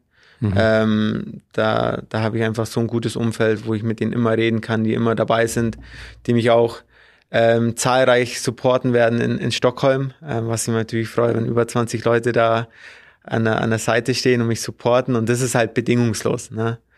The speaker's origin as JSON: {"language": "German", "region": "Bavaria", "country": "Germany", "said": "das kommt auch ein bisschen aus bei uns im Allgäu, Feste muss man feiern, wie sie kommen."}